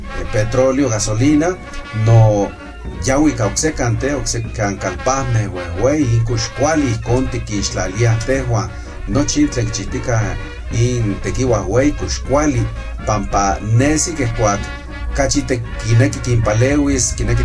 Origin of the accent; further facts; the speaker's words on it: Guerrero, Mexico; soy del estado de Guerrero y bueno, lo que acabo de comentar en lengua náhuatl